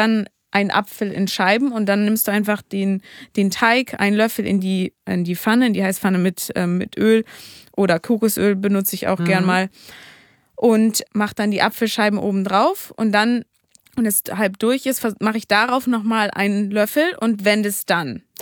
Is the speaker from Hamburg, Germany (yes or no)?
yes; Hamburg, Germany; auch als Hamburgerin natürlich wichtig.